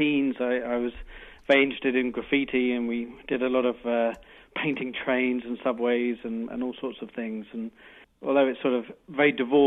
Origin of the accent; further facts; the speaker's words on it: Malaysia; also born or lived in Europe / Caribbean; Yeah, I grew up in Malaysia and, you know, Europe, Caribbean.